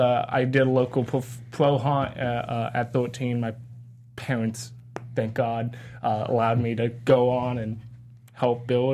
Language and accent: English; Pasadena, California, United States; So I'm born and raised. California.